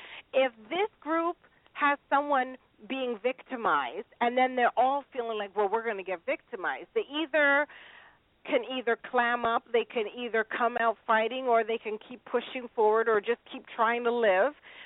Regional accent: United Kingdom; I'm British

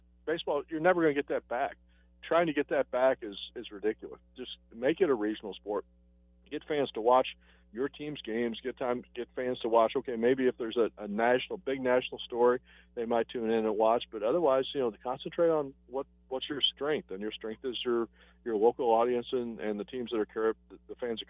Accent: Springfield, Missouri, United States; I grew up in Springfield, Missouri.

